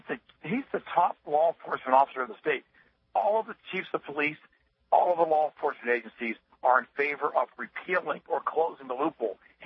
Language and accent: English; the West, United States; I come from the West. I believe in the Second Amendment.